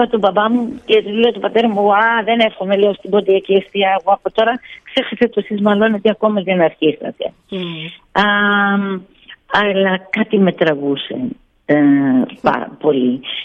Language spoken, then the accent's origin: Greek; Greece; Αγαπάω την πατρίδα μου τόσο πολύ, την Ελλάδα.